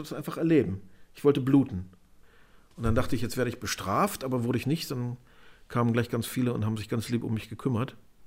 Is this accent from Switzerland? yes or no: no; Alte Picardie, Lower Saxony, Germany; als kleiner Junge in Alte Picardie, 3-4 Jahre alt